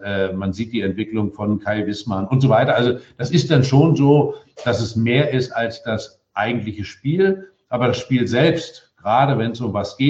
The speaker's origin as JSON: {"language": "German", "region": "Mecklenburg-Vorpommern", "country": "Germany", "tie": "born or raised there", "said": "ich bin ja da im Norden groß geworden und schon als Kind bin ich damals mit meinem Vater erst zu Empor, dann zu Hansa Rostock."}